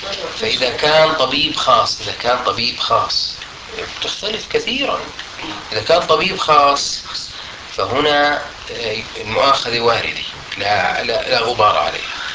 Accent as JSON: {"language": "Arabic", "country": "Jordan", "said": "في القانون الطب عندنا في الأردن لا يمنع ذلك"}